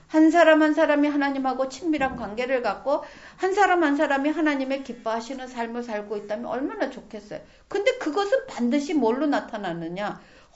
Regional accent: South Korea; now in Japan; 그래도 제가 한국 사람이라고

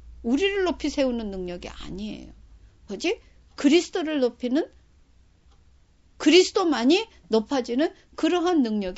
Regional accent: South Korea; 나는 한국 사람의 대표고, 그리고 크리스찬의 대표인 거를

